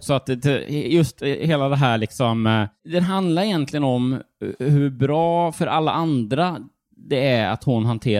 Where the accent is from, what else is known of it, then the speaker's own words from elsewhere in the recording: Jönköping County, Sweden; born there; jag föddes ju utanför Jönköping